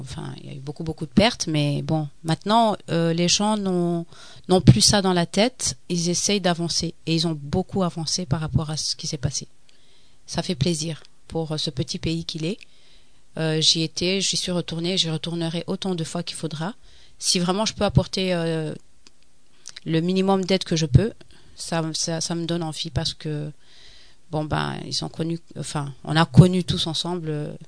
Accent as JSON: {"language": "French", "country": "Rwanda", "tie": "born or raised there", "lives_now": "France", "said": "Je suis une enfant du pays. Je suis quand même une enfant du pays. Je suis née là-bas."}